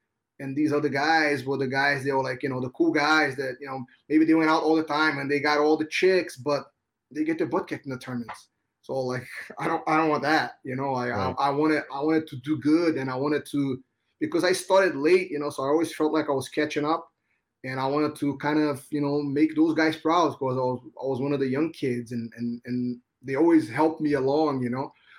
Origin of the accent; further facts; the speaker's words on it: Rio de Janeiro, Brazil; I grew up in Rio de Janeiro, and you know, you could just walk into any gas station and buy beer